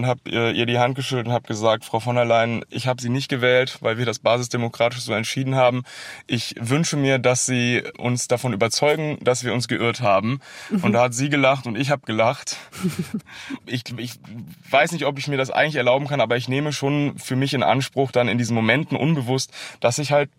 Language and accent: German; North Rhine-Westphalia, Germany; born there; Ich bin 27 Jahre alt, gebürtiger Oberberger, bis vor kurzem wohnhaft in Köln